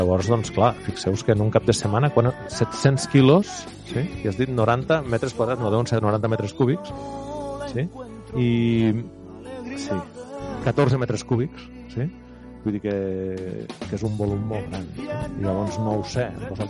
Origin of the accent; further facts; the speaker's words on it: Rialp, Catalonia, Spain; Jo soc de Rialp i conec la zona.